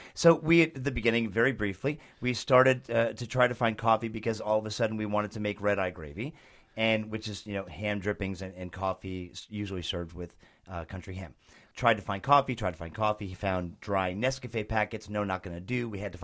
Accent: New Jersey, United States; I am from New Jersey, and I understand where Snooki came from.

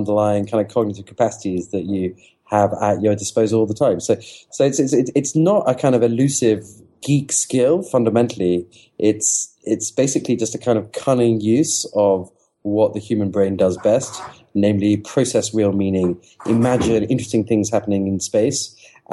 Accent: England, United Kingdom; I don't know who George Washington is. I'm English.

